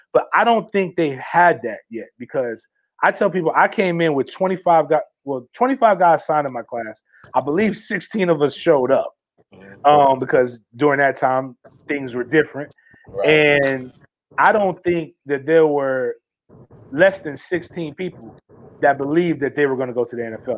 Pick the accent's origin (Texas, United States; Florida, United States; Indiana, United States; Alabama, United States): Florida, United States; we grew up in the Big Ben area. Like, people don't understand how dope it was to be a football fan in Tallahassee in the 90s.